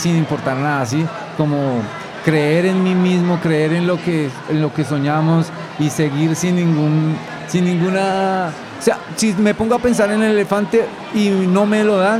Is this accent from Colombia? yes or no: yes; Colombia; Del lugar de donde yo soy es 1.5 millones de personas. Y ahí el parque más cercano que tú tienes está a unos 10 kilómetros.